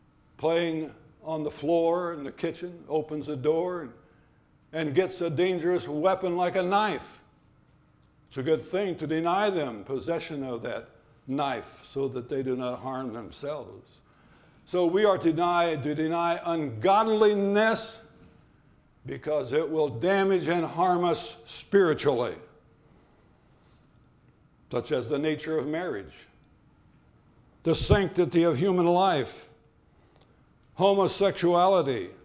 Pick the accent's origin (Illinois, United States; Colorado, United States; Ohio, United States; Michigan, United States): Ohio, United States; Dayton; I was a young boy, a young lad growing up in Dayton, Ohio.